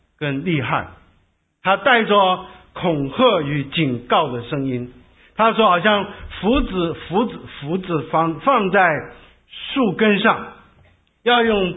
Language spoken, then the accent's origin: Chinese; China; 有的时候我们中国人说柔能克刚